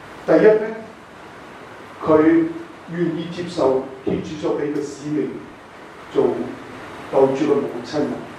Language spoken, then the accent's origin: Cantonese; China; 我中國人大量噶嘛，